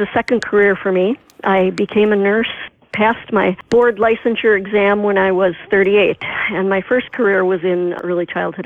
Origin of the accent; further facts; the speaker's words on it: Minneapolis, Minnesota, United States; now in Two Harbors, United States; I grew up in South Minneapolis, and that's where I moved from.